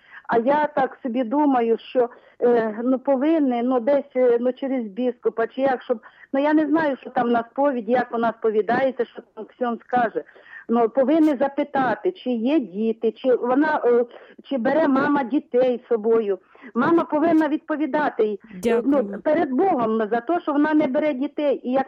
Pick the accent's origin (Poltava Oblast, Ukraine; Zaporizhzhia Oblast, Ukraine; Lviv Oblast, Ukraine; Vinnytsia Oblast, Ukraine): Vinnytsia Oblast, Ukraine; Vinnytsia; я з Вінниці, з Матері Божої Ангельської.